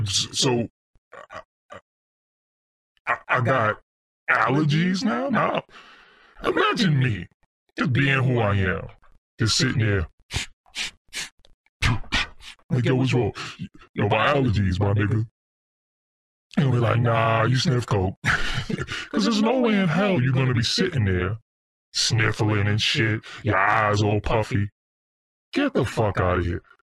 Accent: Brooklyn, New York, United States; I'm a nigga from Brooklyn.

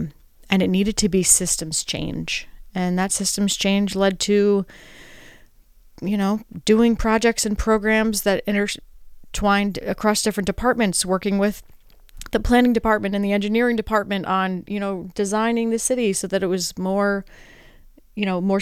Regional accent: Kingston, New York, United States; I grew up on the Hudson River, so we spent our vacations and our time swimming and just traveling along the Hudson or going to the IBM pool.

